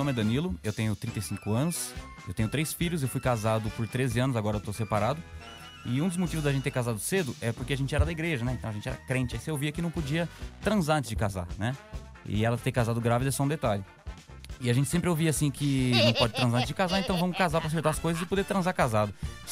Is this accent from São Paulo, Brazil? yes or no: yes; Guarulhos, São Paulo, Brazil; Eu vim de Guarulhos.